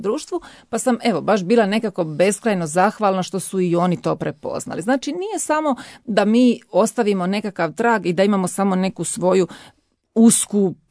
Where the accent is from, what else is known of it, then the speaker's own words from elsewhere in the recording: Imotski, Split-Dalmatia County, Croatia; Ja sam konkretno rodom od Imotskog i evo, ispričat ću vam konkretan primjer.